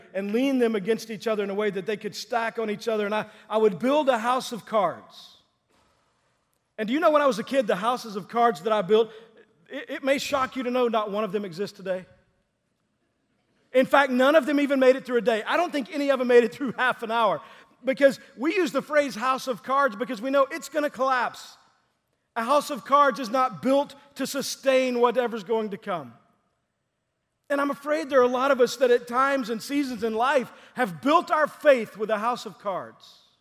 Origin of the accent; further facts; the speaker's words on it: Texas, United States; a church that my parents actually went to in the town I grew up in Southeast Texas